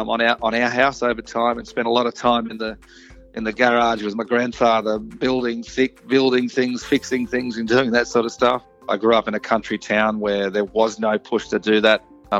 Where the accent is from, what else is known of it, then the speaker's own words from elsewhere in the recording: Taree, New South Wales, Australia; Look, I'm from Taree. I've got property in Taree.